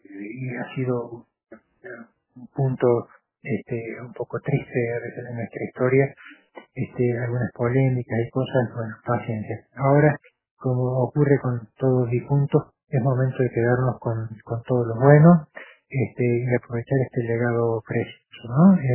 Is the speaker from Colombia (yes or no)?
no; Argentina; Así que como argentinos, especialmente significativo para nosotros esta muerte